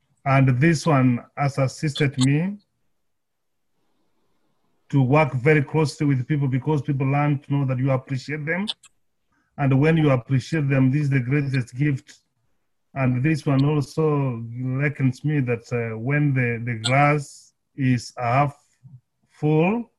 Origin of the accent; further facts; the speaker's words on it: Kenya; from Kenya.